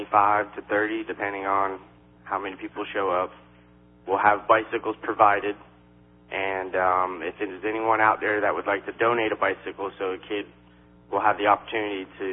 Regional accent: West Palm Beach, Florida, United States; My background, I grew up in West Palm Beach, Florida.

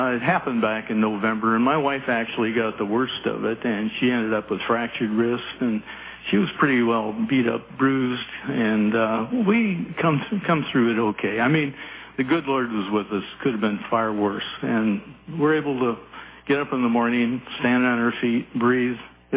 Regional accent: Minnesota, United States; moved away as an adult; also born or lived in South Florida; now in Clay County, United States; We came from Minnesota, and I had worked for a large company. I got a transfer to South Florida, of all places, so it goes from one extreme in the weather to the other. I spent the last 12 years of my career down there

